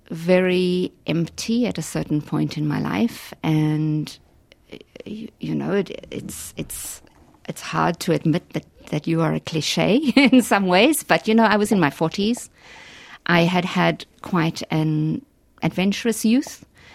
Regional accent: South Africa; I am South African by birth, and I grew up as a white South African during the apartheid years.

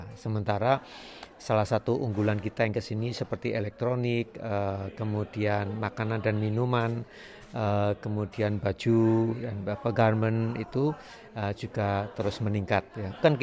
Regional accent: Tulungagung, East Java, Indonesia; also born or lived in Yogyakarta; Saya lahir di Jogja. Tapi besar di Tulungagung, ya.

